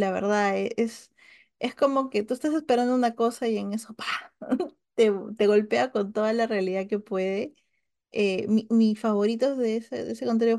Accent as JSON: {"language": "Spanish", "country": "Argentina", "said": "Entonces, mi apariencia es más de allá, pero allí para los de allá soy extranjera. Y aquí me ven como más japonesa que argentina."}